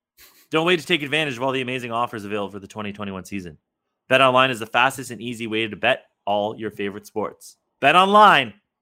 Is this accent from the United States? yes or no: no; Scotland, United Kingdom; I'm Scottish.